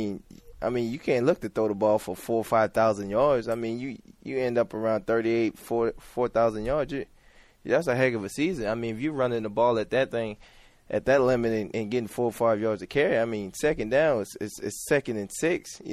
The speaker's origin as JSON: {"language": "English", "region": "South Carolina", "country": "United States", "said": "Even though he's from Alabama and I'm from South Carolina"}